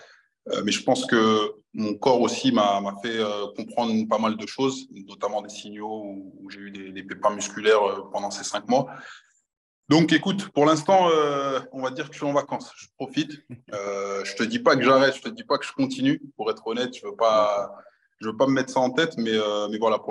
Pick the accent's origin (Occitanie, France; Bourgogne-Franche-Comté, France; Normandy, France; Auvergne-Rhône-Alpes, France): Auvergne-Rhône-Alpes, France; Rillieux-la-Pape; also born or lived in Lyon; Moi, j'ai grandi à Rieux-le-Pape, je suis né à Lyon 4e.